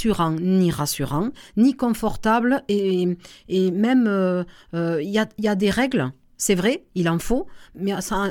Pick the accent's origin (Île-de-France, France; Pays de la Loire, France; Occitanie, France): Occitanie, France; J'en suis native, je suis du Tarn, donc je me l'aime.